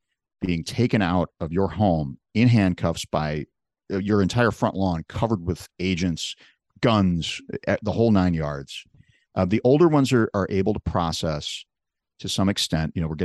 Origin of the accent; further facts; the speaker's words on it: Chicago, Illinois, United States; And I'm from Chicago. So I know of like, you know, you don't send a stranger into Chicago.